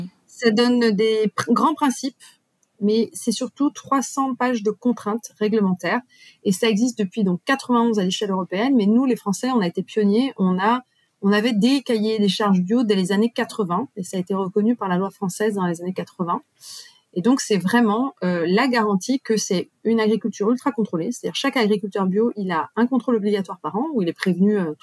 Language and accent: French; Corsica, France; Eh bien, j'ai grandi en Corse, près de vergers plutôt beaucoup traités, dans une famille qui a été sensible tout de suite à l'argument du bio.